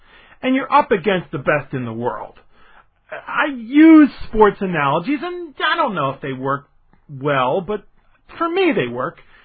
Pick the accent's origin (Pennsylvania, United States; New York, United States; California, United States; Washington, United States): Pennsylvania, United States; Philadelphia; You understand, I'm from Philadelphia. I'm Italian. My grandparents were all from Italy.